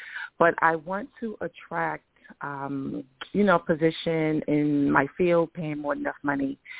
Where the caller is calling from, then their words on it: Georgia, United States; Oh, hi, this is … I'm calling from Georgia.